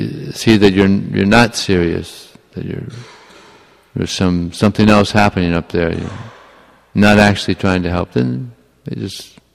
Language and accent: English; Florida, United States; And if they stop, then I tell, I'm from Florida.